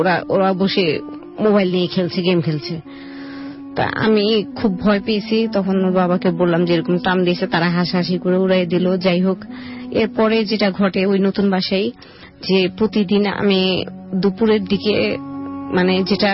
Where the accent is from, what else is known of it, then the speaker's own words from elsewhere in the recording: Dhaka, Dhaka Division, Bangladesh; আমি বাসা ফরিদাবাদ এলাকায়, আমি এখন বর্তমানে লক্ষ্মী বাজার আছি।